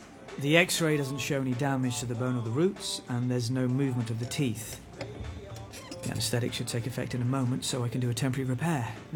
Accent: United Kingdom; I'm British and my family was originally from Pakistan.

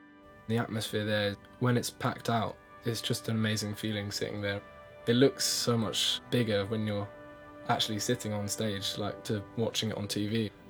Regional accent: London, United Kingdom; I'm from London

